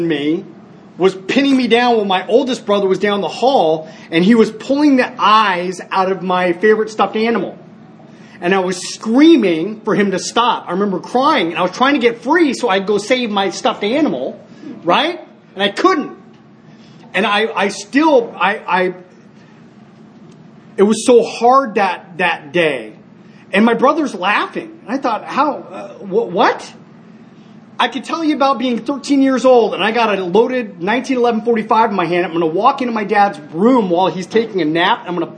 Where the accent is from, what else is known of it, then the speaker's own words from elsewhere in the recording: Long Beach, California, United States; born there; Ironically, it's the same hospital I was born at in Long Beach.